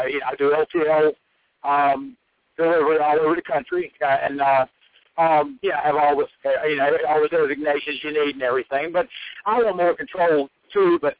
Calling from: North Carolina, United States; in North Carolina.

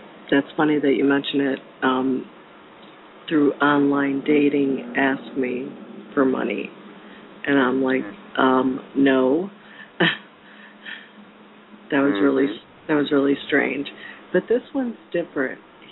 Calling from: Florida, United States; I'm calling from Florida.

